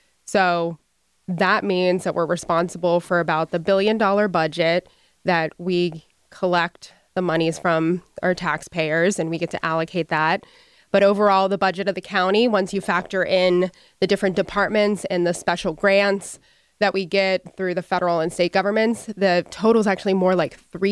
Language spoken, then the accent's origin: English; Pittsburgh, Pennsylvania, United States; Of course, I am a native daughter of Pittsburgh. So I grew up in Ross Township. I'm a graduate of North Hills.